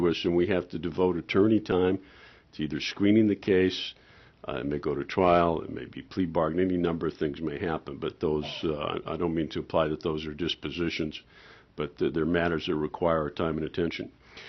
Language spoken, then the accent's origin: English; Fairbanks, Alaska, United States; I'm from Fairbanks.